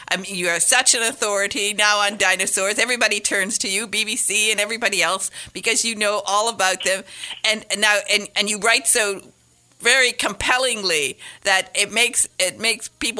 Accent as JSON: {"language": "English", "region": "Michigan", "country": "United States", "said": "I'm a Youper from right up there in near Barraga and Hancock"}